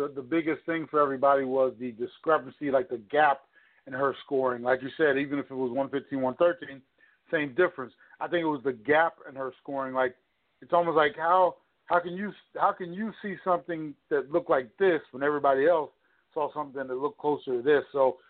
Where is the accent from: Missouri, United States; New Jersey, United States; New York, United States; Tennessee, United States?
New Jersey, United States; Browns Mills; also born or lived in Trenton; I was born and raised in South Jersey, so I'll some time. Born in Trenton. We moved to a little town called Browns Mills, not too far from Fort Dix McGuire Air Force Base